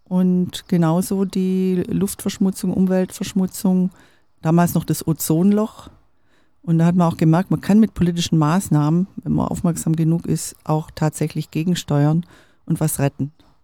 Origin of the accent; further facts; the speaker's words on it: Esslingen am Neckar, Baden-Württemberg, Germany; also born or lived in Stuttgart; Ich bin geboren in Stuttgart, aufgewachsen, aber im Vilstal und in Esslingen am Neckar. Und dann war ich berufstätig als Pfarrerin, wechselt man die Stelle. Ich war also schon mal in Neckarsulm als Vikarin, dann in Heilbronn als Pfarrerin und Stuttgart